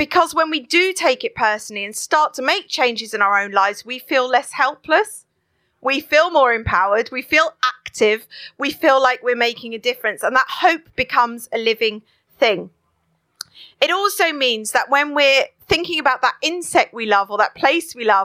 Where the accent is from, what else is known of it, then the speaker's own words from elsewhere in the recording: Southend-on-Sea, East of England, United Kingdom; I'm from Southend-on-Sea. Yes, Essex. And actually, we live very near an island called Canvey Island that is already naturally 3 meters below sea level.